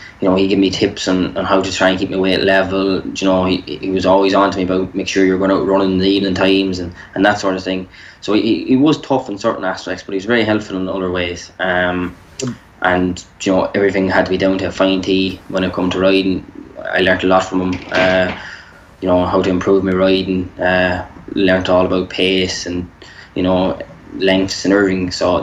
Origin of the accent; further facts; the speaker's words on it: Castlederg, Northern Ireland, United Kingdom; now in Ireland; I'm from Castledarg originally in County Tyrone.